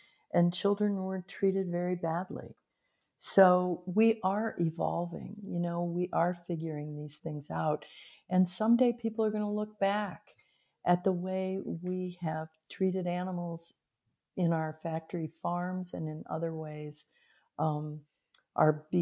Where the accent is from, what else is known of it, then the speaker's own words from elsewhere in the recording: Zanesville, Ohio, United States; it was called In Zanesville, and it was about my hometown.